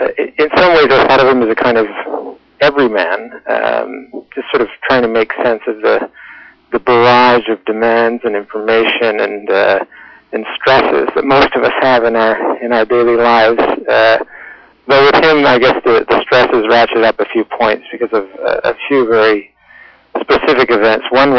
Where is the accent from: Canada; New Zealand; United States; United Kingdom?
Canada; Ontario; In my hometown in Ontario, it was always Fratarkinjeli.